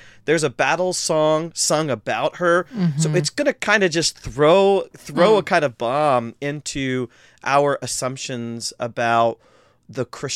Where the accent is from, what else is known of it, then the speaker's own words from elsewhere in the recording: Midwest, United States; But just talking about my wife, you know, we're both from the Midwest.